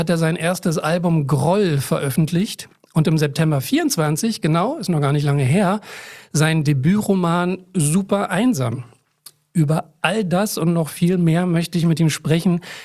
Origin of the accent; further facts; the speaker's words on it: Berlin, Germany; born there; Yes, zwei gebürtige Berliner in einem Raum.